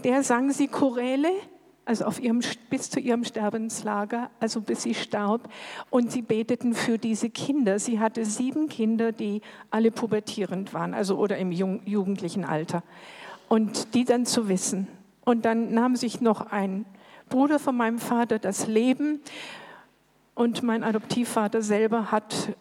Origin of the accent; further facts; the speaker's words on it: Silesian Voivodeship, Poland; born there; Also geboren bin ich 1946 in Schlesien.